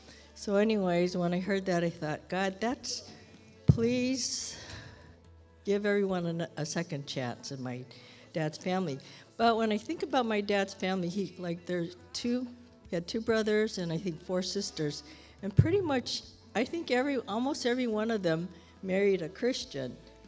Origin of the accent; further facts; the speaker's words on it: Long Beach, California, United States; So I think because of that, okay, so where I grew up in Long Beach, and across the street from our house was a Baptist church.